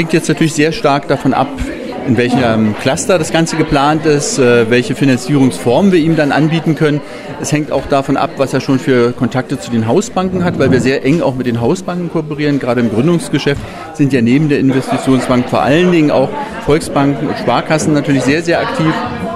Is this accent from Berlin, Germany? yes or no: yes; Berlin, Germany; aber bin Berliner. Also ich kenne wirklich die gesamte Entwicklung Berlins